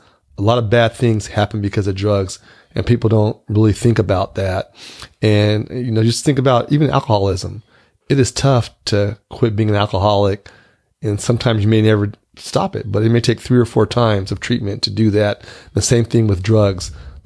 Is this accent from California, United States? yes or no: yes; Rancho Cordova, California, United States; So I grew up in Rancho Cordova, military brat. My dad was stationed at Mather.